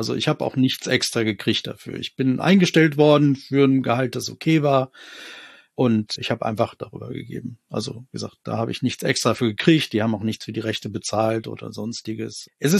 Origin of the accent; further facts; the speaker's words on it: Dortmund, North Rhine-Westphalia, Germany; now in Hannover, Germany; Mit meiner Lebensgefährtin bin ich nach Hannover gezogen, vor über 20 Jahren, ja. Aber ich bin Dortmunder, ja.